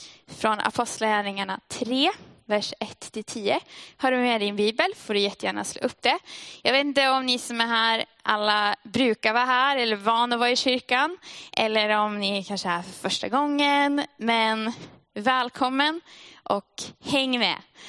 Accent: Västerbotten County, Sweden; jag är från Västerbotten och i Umeå är det fortfarande ganska mycket snö.

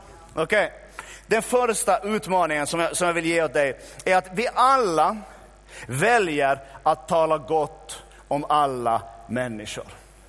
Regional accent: Ostrobothnia, Finland; Vi är ju österbottningar, de flesta av oss.

